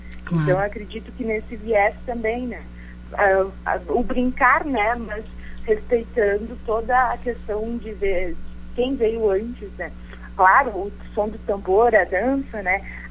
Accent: Caxias do Sul, Rio Grande do Sul, Brazil; Enquanto ser humano, enquanto brasileiros, enquanto gaúchos, enquanto caxiense, né?

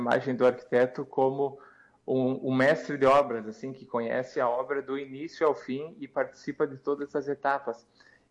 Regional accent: Ciríaco, Rio Grande do Sul, Brazil; now in Porto Alegre, Brazil; Eu sou natural de Siríaco e eu atendo basicamente metade do mês ali na região de Siríaco, mas no fim do ano passado eu também comecei a atender aqui na região de Porto Alegre. Me mudei para Porto Alegre

